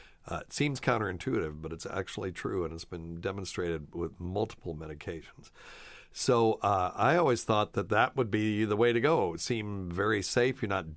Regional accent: Appalachia, United States; buying moonshine from a guy in Appalachia, because I grew up in Appalachia, and we drove way up this mountain out of the holler on a dirt road

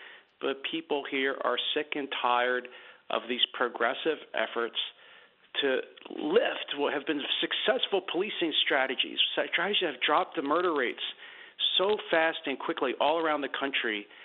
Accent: Philadelphia, Pennsylvania, United States; including my home city where I grew up in Philadelphia

